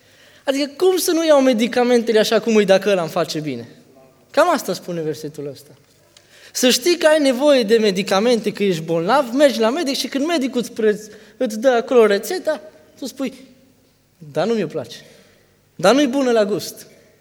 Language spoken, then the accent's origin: Romanian; Romania; now in Vienna, Austria; suntem români aici, majoritatea, da?